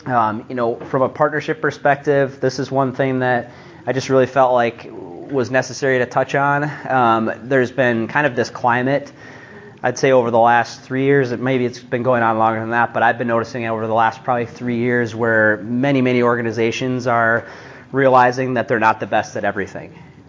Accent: Minnesota, United States; I'm from Minnesota.

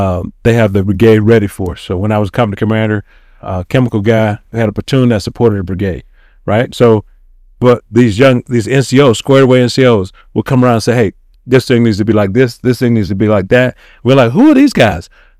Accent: Atlanta, Georgia, United States; So my folks are from Mississippi. I grew up in Atlanta, Georgia, but back then my uncles, who I saw, all served in the military because they were drafted.

